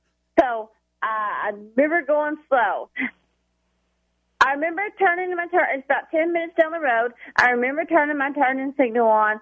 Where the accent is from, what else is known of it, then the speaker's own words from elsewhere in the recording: Kentucky, United States; now in Cloverport, United States; Well, I live in Cloverport, Kentucky now, so that's where I'm at, but I grew up in good old Butler County.